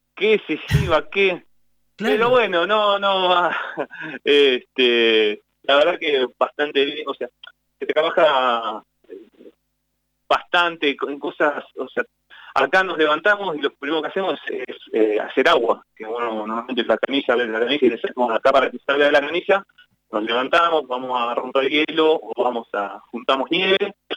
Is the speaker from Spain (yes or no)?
no; Punta Alta, Buenos Aires Province, Argentina; Soy de Punta Alta, Puerto Belgrano, cerca de Bahía Blanca.